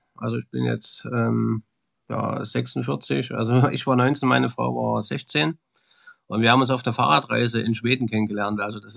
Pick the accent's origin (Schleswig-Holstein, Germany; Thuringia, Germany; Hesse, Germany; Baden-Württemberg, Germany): Thuringia, Germany; born there; moved away; Ich bin da geboren in Ostthüringen, man hört es ja vom Dialekt mit Sicherheit.